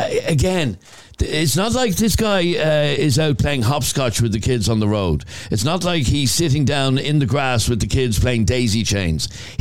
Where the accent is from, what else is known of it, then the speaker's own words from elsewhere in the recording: Ireland; I'm from Talla, and it pains me to say that Talla is no longer safe at all. Ireland is no longer safe at all.